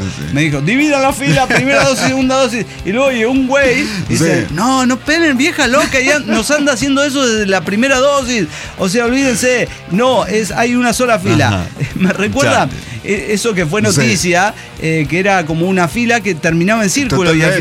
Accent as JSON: {"language": "Spanish", "country": "Mexico", "said": "que soy mexicano"}